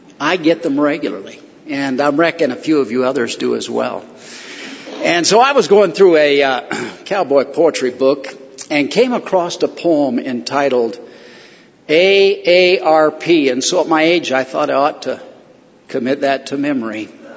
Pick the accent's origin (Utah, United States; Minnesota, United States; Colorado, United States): Colorado, United States; Bennett; And since I'm from Colorado, I have a Sal Sheridan story. I was raised in the little town of Bennett, just straight east of here, about 40 miles.